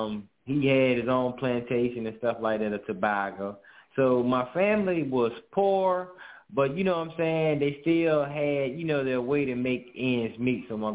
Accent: Clover, Virginia, United States; also born or lived in South Boston; I came from South Boston, Virginia, originated. I grew up in Clover, Virginia, small town out in Virginia.

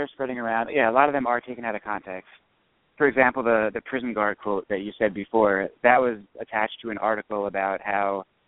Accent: New Jersey, United States; growing up in New Jersey, I had friends who were white and I had friends who weren't white.

